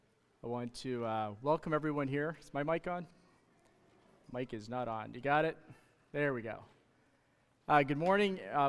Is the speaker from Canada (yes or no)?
yes; Canada; I'm Canadian, and they're just not brave enough to come and invade the U.S.